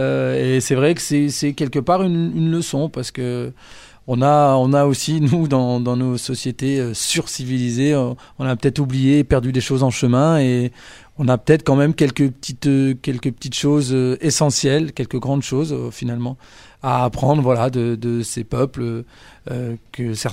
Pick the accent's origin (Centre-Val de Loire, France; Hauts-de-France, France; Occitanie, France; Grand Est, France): Hauts-de-France, France; Roubaix; je me souviens de là où j'ai grandi, donc c'était vraiment Roubaix dans le quartier entre guillemets et c'était le quartier de la Potainerie, donc c'est un quartier populaire, vraiment très populaire et voire par certains endroits pauvres.